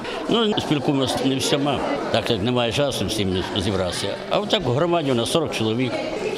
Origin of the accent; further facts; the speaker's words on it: Carpathians, Ukraine; now in Šiauliai, Lithuania; Карпати, тому що я сам з Карпат.